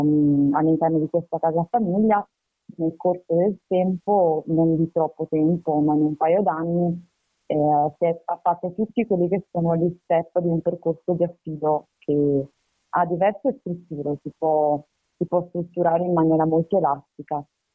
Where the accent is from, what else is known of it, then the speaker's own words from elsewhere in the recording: Venice, Veneto, Italy; now in Florence, Italy; E abito in questo momento a Firenze, mi sono laureata a Roma anche se all'origine vengo da Venezia e proprio dalla realtà nella quale sono cresciuta